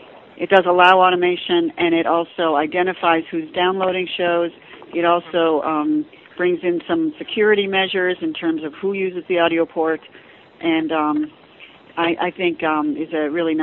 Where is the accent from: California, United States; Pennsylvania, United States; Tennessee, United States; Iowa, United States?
Iowa, United States; Ames; I've also been helping the station in my hometown in Ames, Iowa, just because I really want them to succeed because it's my hometown.